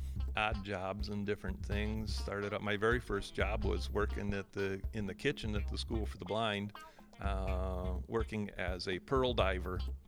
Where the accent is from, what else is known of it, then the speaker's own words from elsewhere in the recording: Saginaw, Michigan, United States; born there; Originally was born in Saginaw, Michigan.